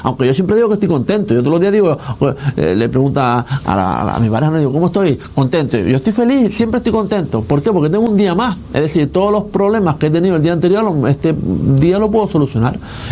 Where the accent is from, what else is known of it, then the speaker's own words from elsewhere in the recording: Canary Islands, Spain; now in Fuerteventura, Spain; que te haya venido un canario, como soy yo, soy canario, yo soy de Gran Canaria